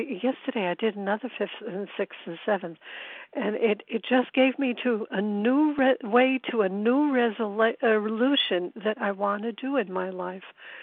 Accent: Brooklyn, New York, United States; I'm from Brooklyn, recovered, and extremely grateful to be on this line.

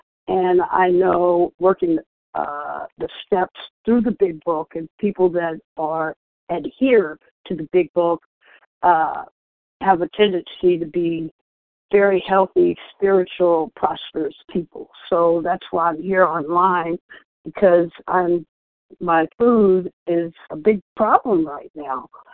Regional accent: Seattle, Washington, United States; Okay, thank you. … I'm from Seattle.

